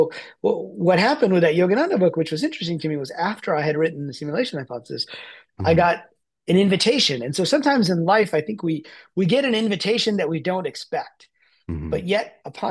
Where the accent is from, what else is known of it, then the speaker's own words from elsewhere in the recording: Pakistan; born there; But I'm not even a Hindu technically. I was born in Pakistan.